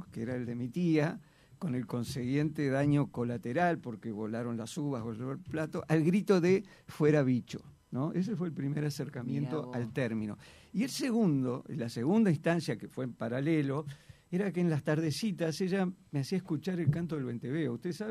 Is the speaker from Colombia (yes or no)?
no; Uruguay; la versatilidad es una de las cosas que he desarrollado como buen uruguayo, ¿no? Porque los uruguayos somos eso, versátiles.